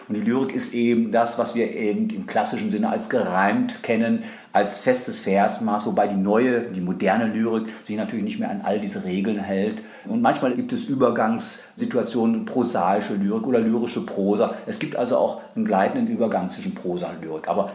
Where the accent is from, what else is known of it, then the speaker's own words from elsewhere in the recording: North Rhine-Westphalia, Germany; born there; also born or lived in Cologne / Berlin; now in Leipzig, Germany; ich bin am Niederrhein geboren, ich habe in Köln Klavier studiert, bin dann nach Berlin gegangen, dort habe ich noch ein Germanistikstudium gemacht und so im Jahr 2002 kam ich dann nach Leipzig